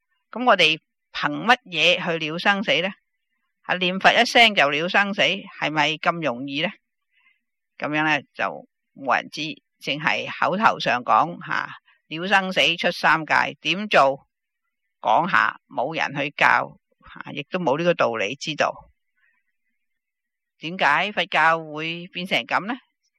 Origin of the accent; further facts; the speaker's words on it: China; 我们中国人呢就好少有呢个情形啊